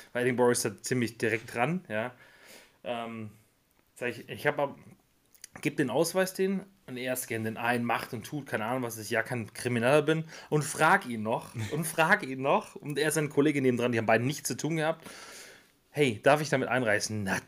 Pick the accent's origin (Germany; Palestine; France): France; Grand Est; Ich also als Elsässer saß da am Parkplatz